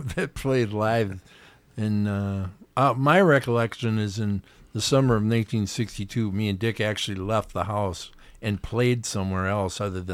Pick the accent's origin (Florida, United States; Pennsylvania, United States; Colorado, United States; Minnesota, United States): Minnesota, United States; Minneapolis; born there; born December 5th, 1947, in Minneapolis.